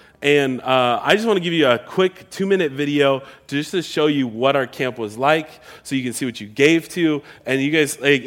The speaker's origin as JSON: {"language": "English", "region": "Pacific Northwest", "country": "United States", "tie": "born or raised there", "said": "I grew up in the Northwest where it wasn't sunshiny all the time"}